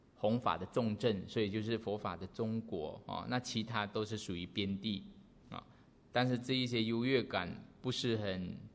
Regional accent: Taiwan; 才表示我们台湾人的热情这样哈

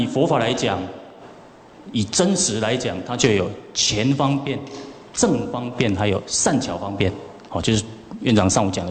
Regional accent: Chiayi, Taiwan; born there; 那今年非常高兴来到嘉义，那嘉义也是我的出生地啊。

